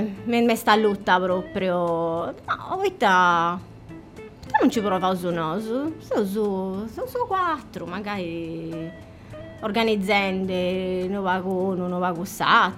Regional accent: Sardinia, Italy; Sul rapporto con sa Sardegna è naturale, sono sarda

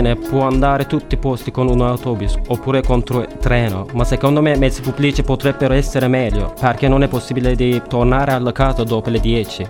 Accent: Ankara, Turkey; Italian is a second language; now in Cagliari, Italy; Vengo da Turchia, città Ankara, città capitale.

